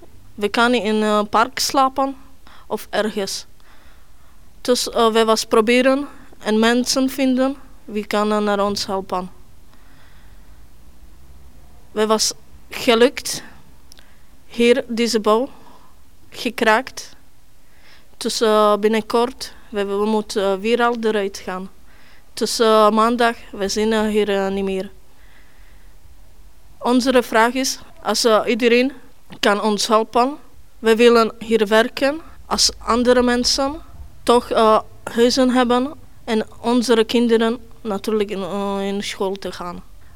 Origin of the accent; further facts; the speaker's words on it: Slovakia; Dutch is a second language; moved away as an adult; now in Belgium; ik kom van uit Slowakije.